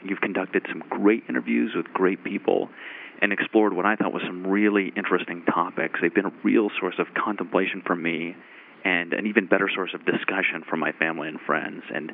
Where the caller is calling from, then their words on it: Boise, Idaho, United States; I'm calling from Boise, Idaho.